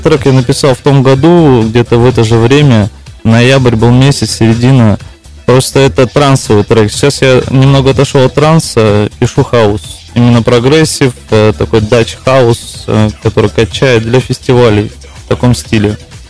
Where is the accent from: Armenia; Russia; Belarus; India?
Armenia; Нет, я сам из Армении